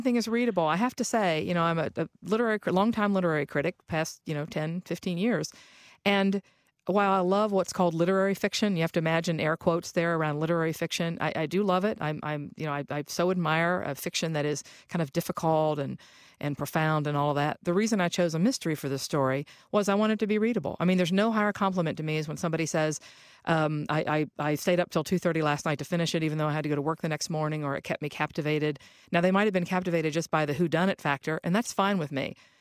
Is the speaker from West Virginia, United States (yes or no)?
yes; Huntington, West Virginia, United States; I grew up in Huntington, West Virginia, and my father taught at Marshall University there. So all of my early memories and adolescent memories, of course, are West Virginia.